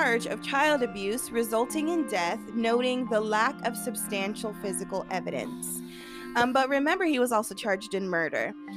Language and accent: English; San Diego, California, United States; And I'm like, this is my hometown. So, I mean, not that San Diego's a town, but but I frequent Balboa Park all the time.